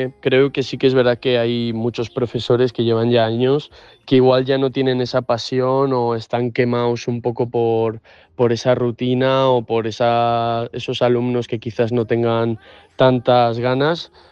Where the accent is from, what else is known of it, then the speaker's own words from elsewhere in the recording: Tudela de Duero, Castile and León, Spain; soy de Tudela de Duero, un pueblo de Valladolid. Tengo 25 años